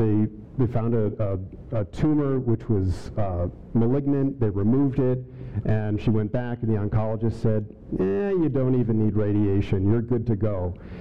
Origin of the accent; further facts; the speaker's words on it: Massachusetts, United States; now in Colorado, United States; I grew up in Massachusetts, so I was part of the original colonies. I mean, I wasn't part of the original colonies, but that's where I grew up as a pastor's kid.